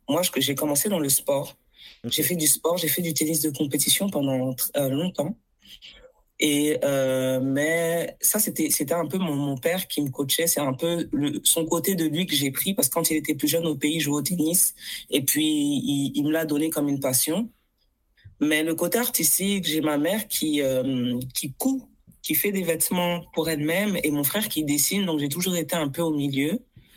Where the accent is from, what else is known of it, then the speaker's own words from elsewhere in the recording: France; Non, moi, mes parents, ils sont d'origine congolaise. Okay. Moi, je suis née en France.